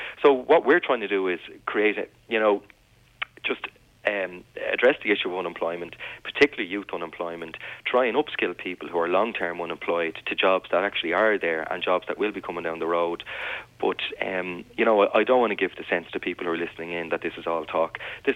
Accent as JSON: {"language": "English", "town": "Dublin", "region": "Leinster", "country": "Ireland", "said": "including my own area in Dublin Northwest. I mean, I'm from Ballymun."}